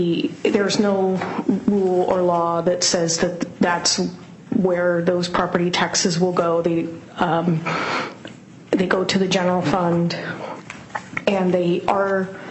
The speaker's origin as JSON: {"language": "English", "town": "Black Diamond", "region": "Washington", "country": "United States", "lives_now": "Bellevue, United States", "said": "I'm from Bellevue, and originally from Black Diamond."}